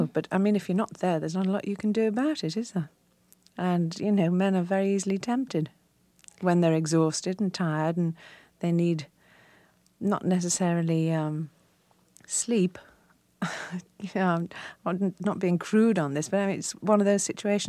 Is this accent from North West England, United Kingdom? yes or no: yes; Liverpool, North West England, United Kingdom; a Liverpool girl trying to emulate that sort of style was something else. I mean, I couldn't change my accent to French